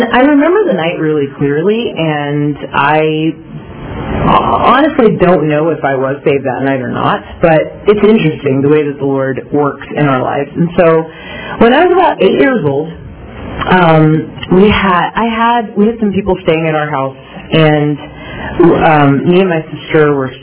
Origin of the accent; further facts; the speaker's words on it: Dallas, Texas, United States; born there; I was born in Dallas, Texas. I was raised in a Christian family.